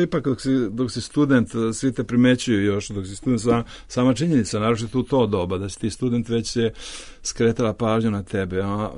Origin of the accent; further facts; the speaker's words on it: Podgorica, Montenegro; also born or lived in Nikšić / Jablanica; pošto sam došao iz Titog grada, iz Podgorice, živio sam uglavnom po provinciji ceo život, ne znam, Nikšić, Jablanica, Neretvi, vamo tamo.